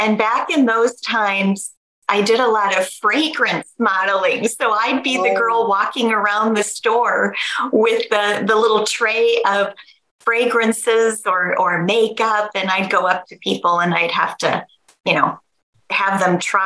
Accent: Sioux Falls, South Dakota, United States; Well, I grew up in Sioux Falls, South Dakota. So I, typical Midwest American family.

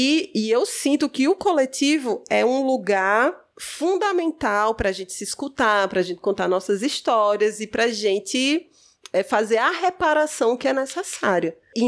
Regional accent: Crato, Ceará, Brazil; Eu sou aqui do Crato, né? A família do meu pai é aqui do Crato. O meu avô, por parte da minha mãe, é de Campos Sales. Então, tem uma parte em Campos Sales, tem uma parte em Araripina, por parte da minha mãe. Mas o meu pai, a família é toda aqui do Crato.

